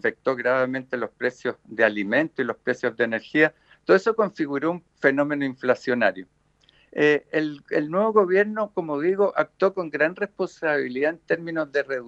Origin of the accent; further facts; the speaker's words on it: Chile; Ahí tenemos como chilenos o como Chile un problema muy complejo en materia de abuso de los supermercados.